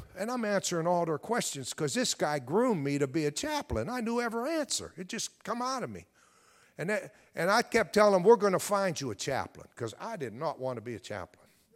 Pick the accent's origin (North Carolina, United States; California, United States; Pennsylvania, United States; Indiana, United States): Pennsylvania, United States; Aliquippa; I grew up in a predominantly African-American section of town in Aliquippa.